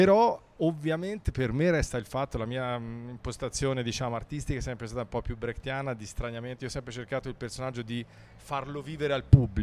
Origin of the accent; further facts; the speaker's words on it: Arezzo, Tuscany, Italy; io vengo da Arezzo, che è una città che ho scoperto che è il doppio di cittadini, ma sì, che io amo per motivi di nascita.